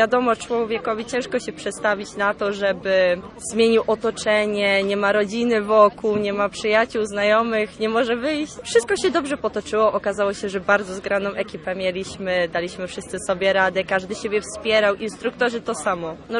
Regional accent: Sławno, West Pomeranian Voivodeship, Poland; pochodzę ze Sławna Zachodniopomorskiego.

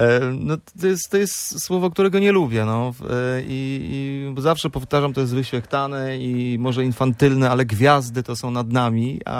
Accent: Wrocław, Lower Silesian Voivodeship, Poland; now in Warsaw, Poland; To, że mieszkam w Warszawie, nie znaczy, że jestem z Warszawą związany, ponieważ ja jestem z Wrocławia.

